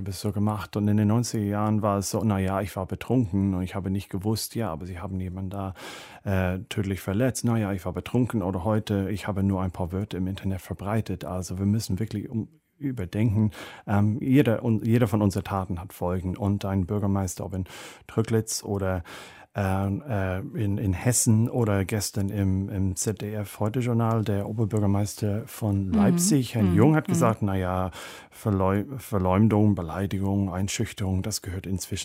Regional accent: Ireland; German is a second language; now in Berlin, Germany; Ja, als Ire, meine zarte irische Haut braucht eigentlich Faktor 30.

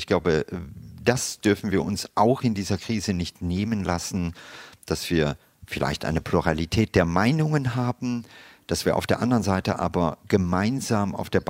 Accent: Luxembourg; ich bin Luxemburger von der Nationalität her.

